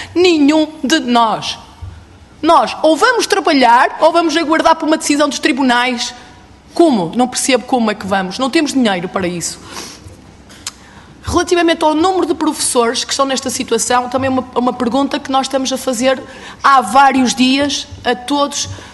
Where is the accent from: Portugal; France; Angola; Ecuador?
Portugal; São João da Madeira, Aveiro; Sou de São João da Madeira, distrito de Aveiro, e trabalhei, na maioria das vezes, no distrito de Viseu.